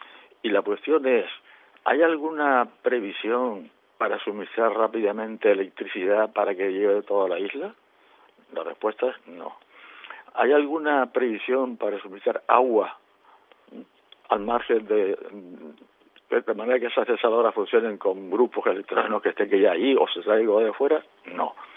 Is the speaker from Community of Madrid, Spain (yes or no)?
no; Canary Islands, Spain; Y dado que la radio es de Fuerteventura, y yo también soy de Fuerteventura